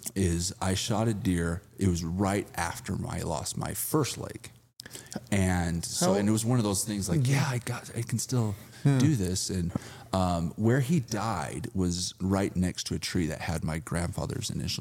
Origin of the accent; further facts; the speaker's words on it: Provo, Utah, United States; also born or lived in Circleville; I grew up in Provo, but all my family lives in like Circleville, so way down south.